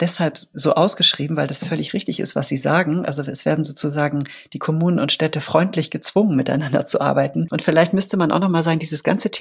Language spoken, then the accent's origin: German; Switzerland; now in Germany; Also ich bin ja selber auch Schweizerin und ich wohne eigentlich erst seit 8 Jahren wieder in Deutschland.